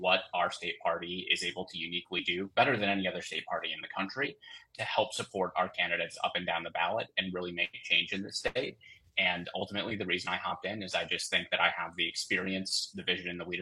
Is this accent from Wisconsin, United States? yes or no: yes; Two Rivers, Wisconsin, United States; So I'm a lifelong Wisconsinite. I was born and raised in Two Rivers, Trivers, nice.